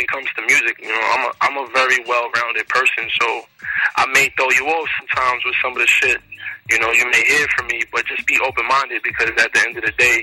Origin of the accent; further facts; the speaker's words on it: Brooklyn, New York, United States; Well, I mean, like every kid growing up in Brooklyn, you know … was definitely big, inspirations behind my love for hip-hop.